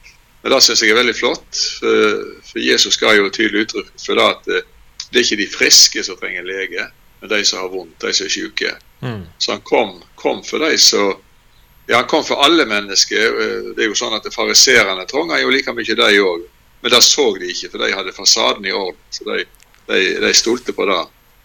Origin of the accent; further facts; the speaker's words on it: Granvin, Vestland, Norway; Jeg kommer fra Granvin, ja.